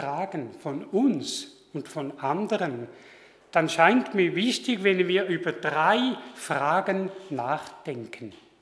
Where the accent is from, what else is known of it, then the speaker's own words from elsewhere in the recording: Switzerland; Bei uns in der Schweiz gibt es etwa 13 verschiedene Ameisenarten.